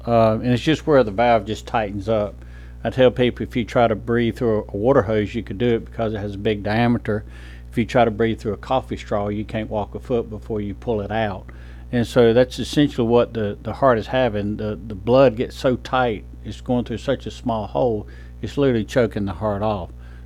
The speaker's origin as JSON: {"language": "English", "region": "North Carolina", "country": "United States", "also_born_or_lived": "Mississippi", "moved": "as an adult", "said": "So I started in North Carolina. I'm originally from North Carolina. Trained at North Carolina State and went to Wake Forest Medical School. And then since 1990, I've been a Mississippian."}